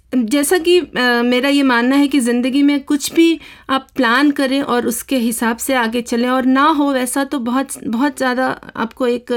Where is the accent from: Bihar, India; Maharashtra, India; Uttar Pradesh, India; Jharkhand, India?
Uttar Pradesh, India; Lucknow; मेरी जो शिक्षा है वो मैं लखनऊ से आती हूँ